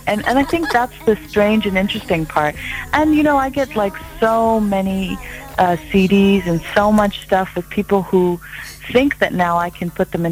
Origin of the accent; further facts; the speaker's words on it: India; being Indian and just having gone to Mumbai so many times.